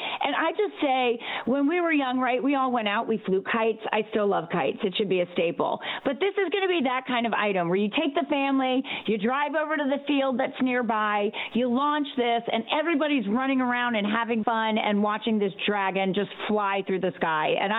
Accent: Mansfield, Ohio, United States; Listen, I grew up in Mansfield, Ohio. We had all of that great old-fashioned fun, right?

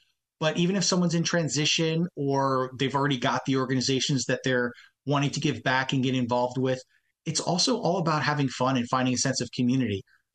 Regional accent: East Coast, United States; now in Columbus, United States; I grew up on the East Coast. And we met in the middle in Columbus.

